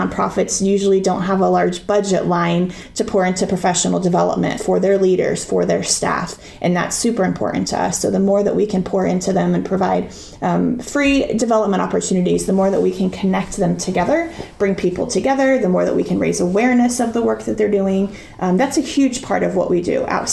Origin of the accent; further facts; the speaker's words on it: Delphi, Indiana, United States; He grew up in Thorntown. I grew up in Delphi. So about